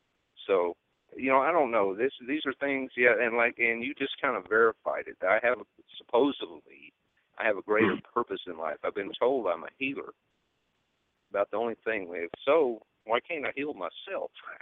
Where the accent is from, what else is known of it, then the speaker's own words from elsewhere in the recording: the South, United States; but I come from the South. I've seen that sort of stuff all my life when down there